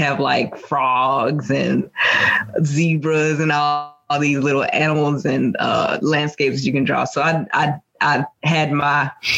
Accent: Soso, Mississippi, United States; So I grew up in a small town called Soso, Mississippi. And I know a lot of people have not heard of it

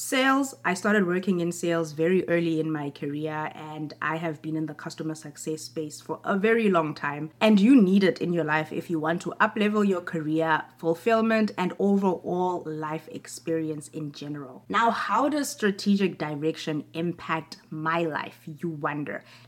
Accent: South Africa; also born or lived in Europe / North America; now in Canada; I am a South African who has lived in both Europe and North America, and if you are new to my channel, in 2023, I became a Canadian citizen, making me a dual citizen of South Africa and Canada.

